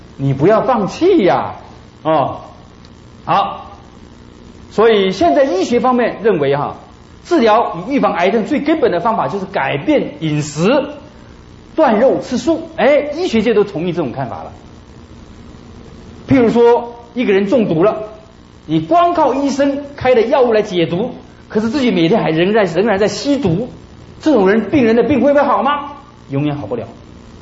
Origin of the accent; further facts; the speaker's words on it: Taiwan; 我们台湾话讲得很清楚